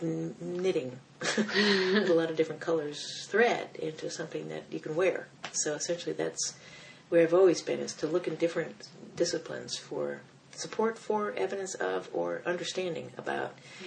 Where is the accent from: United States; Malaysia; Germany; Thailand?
Germany; because I'm German and I was born in November 4th.